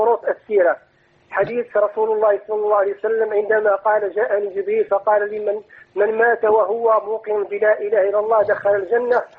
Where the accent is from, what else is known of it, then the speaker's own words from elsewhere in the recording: Morocco; now in Italy; وأنا من المغرب وأعيش هنا في إيطاليا.